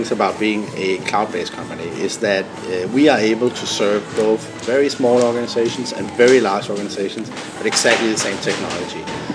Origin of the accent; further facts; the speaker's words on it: Denmark; accent: Danish; English is a second language; now in San Francisco, United States; We are originally a Danish company, thus my funny accent.